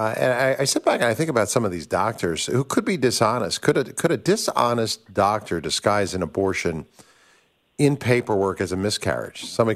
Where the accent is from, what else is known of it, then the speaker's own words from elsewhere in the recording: Pennsylvania, United States; You know, you're in Pennsylvania. It's my home state.